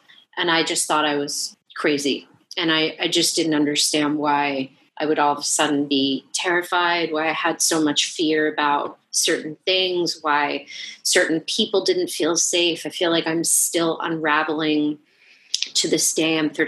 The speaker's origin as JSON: {"language": "English", "region": "New Jersey", "country": "United States", "tie": "born there", "said": "I was born in New Jersey and descend from folks who came from Scotland and Ireland and all over Italy, including Lake Garda and Sicily."}